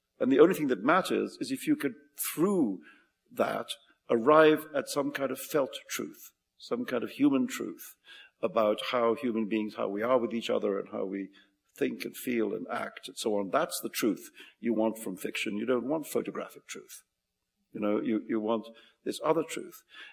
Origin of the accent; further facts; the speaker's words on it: India; I always thought that it was a great good fortune for me to grow up as an Indian child surrounded by the storehouse of story that surrounds you, engulfs you, as an Indian child